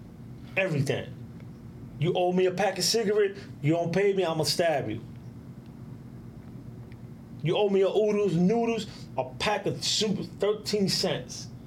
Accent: New York, United States; So I told her, yeah, I'm from New York, because she's from New York

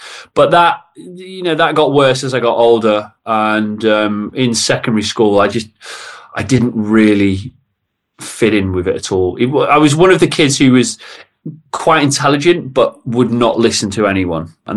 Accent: Macclesfield, North West England, United Kingdom; also born or lived in Colchester; So I grew up in Macclesfield. I was actually born in Colchester. My dad was in the Paras, but I only lived there till I was maybe 2 or 3 years old. I moved to Macclesfield.

